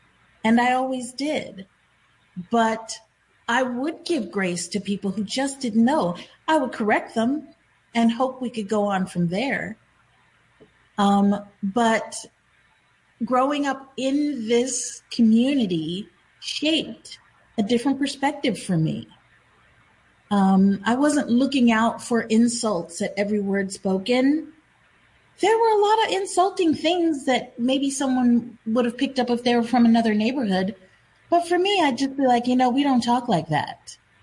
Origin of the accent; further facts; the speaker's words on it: Seattle, Washington, United States; Growing up in Seattle with such a very tiny fraction of this population is Black, I came across growing up plenty of white folks that had never interacted with Black people in their lives.